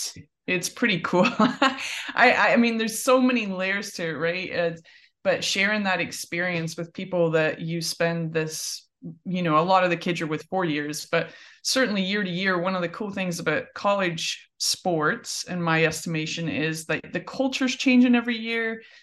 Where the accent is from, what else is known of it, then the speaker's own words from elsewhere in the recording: Scotland, United Kingdom; all the way at the beginning puts me back in a farm in Scotland. And growing up in Scotland, you know, everyone's got a set of golf clubs.